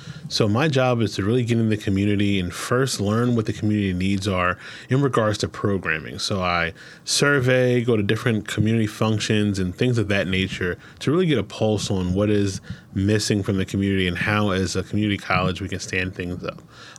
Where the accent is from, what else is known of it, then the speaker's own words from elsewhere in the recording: Wilmington, Delaware, United States; So, born and raised in Wilmington, Delaware, I attended the University of Maryland Eastern Shore for my Bachelor's of Science degree in Business Education.